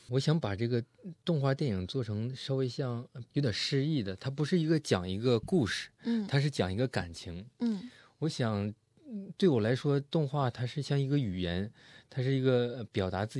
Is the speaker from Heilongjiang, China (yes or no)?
yes; Harbin, Heilongjiang, China; also born or lived in Brisbane; now in Melbourne, Australia; 我来自哈尔滨，现在是在墨尔本生活。之前是07年的时候我来到澳洲，是在布里斯本的 Griffiths Film School 学习动画。